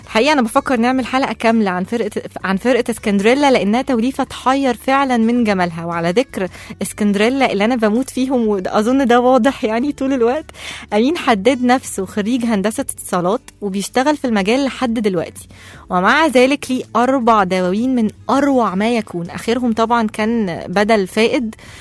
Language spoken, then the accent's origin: Arabic; Egypt; عندنا في مصر أكرم حسني قبل ما يكون مذيع راديو